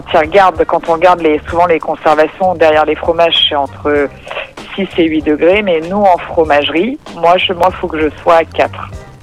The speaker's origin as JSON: {"language": "French", "region": "Normandy", "country": "France", "said": "c'est pas parce qu'on est normand"}